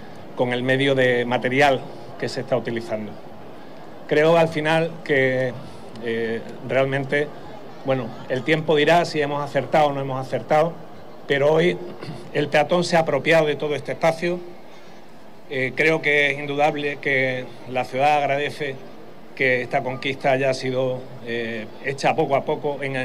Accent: Huelva, Andalusia, Spain; born there; Todos los que somos parte del Estudio Arquigenia vivimos en Huelva, hemos nacido aquí, este es nuestro medio

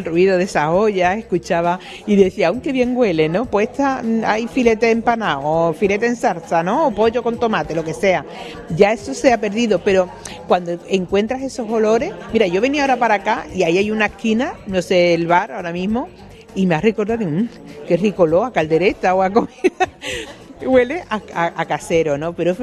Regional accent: Almendralejo, Extremadura, Spain; born there; de Extremadura, porque tú sabes que yo nací en Almendralejo, mi madre es extremeña

